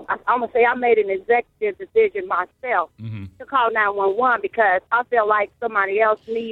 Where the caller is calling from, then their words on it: Indianapolis, Indiana, United States; I was pulled over by a police officer who at that time in our community, I'm calling from Indianapolis, was known for bad behavior with blacks.